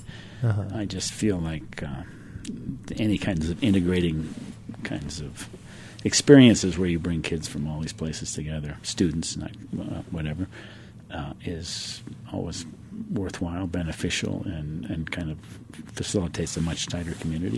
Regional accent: Aspen, Colorado, United States; I moved back here in 86, but I grew up in Aspen. I moved there in 58, went to Aspen schools

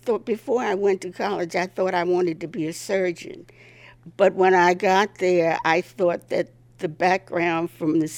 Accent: Cambridge, Maryland, United States; unlike most of the South, there were five wards in Cambridge

